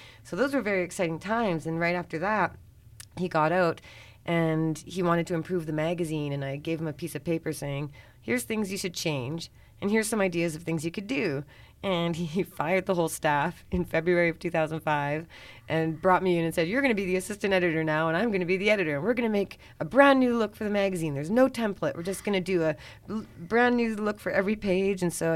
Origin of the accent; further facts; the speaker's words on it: Kamloops, British Columbia, Canada; I was going to move to Vancouver from my hometown, Kamloops, and come here and either be a broadcast journalism student or go to flight attendant school.